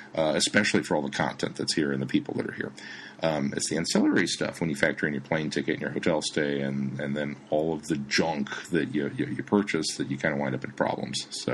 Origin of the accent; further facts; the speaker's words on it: Topeka, Kansas, United States; You know, I'm from Topeka, so a block is small in Topeka.